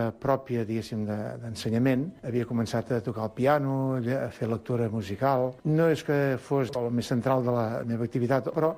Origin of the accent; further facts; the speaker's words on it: Vilafranca del Penedès, Catalonia, Spain; de Vilafranca del Penedès, nascut el setembre del 1940, 72 anys.